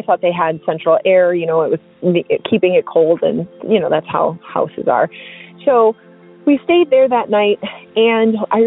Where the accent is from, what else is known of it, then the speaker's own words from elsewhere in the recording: Milwaukee, Wisconsin, United States; also born or lived in Texas; I'm from Milwaukee, Wisconsin. So I had been living down in Texas with my former husband.